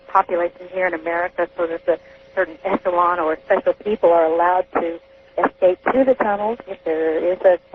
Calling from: Phoenix, Arizona, United States; I'm calling from Phoenix, Arizona.

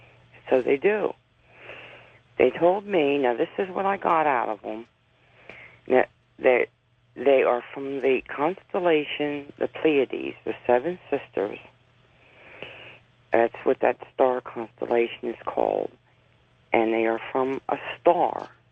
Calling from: Hershey, Pennsylvania, United States; Oh, I'm calling from Hershey, Pennsylvania.

